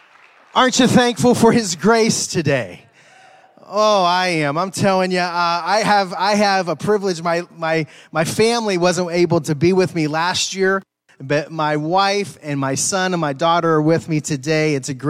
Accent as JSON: {"language": "English", "town": "Pittsburgh", "region": "Pennsylvania", "country": "United States", "said": "I'm sorry, I am from Pittsburgh, Pennsylvania. I am a Steelers fan all the way."}